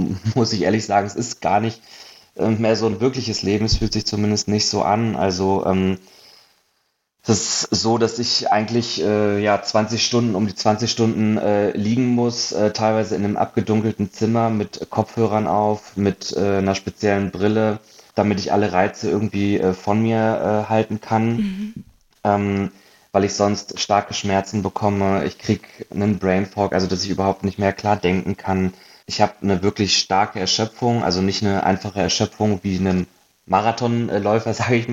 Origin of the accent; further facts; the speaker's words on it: Hanover, Lower Saxony, Germany; also born or lived in Munich; now in Berlin, Germany; jetzt vor 2 Jahren, 2,5 Jahren nach Berlin gezogen. Habe 7 Jahre in München gewohnt vorher. Und ursprünglich komme ich aus Hannover.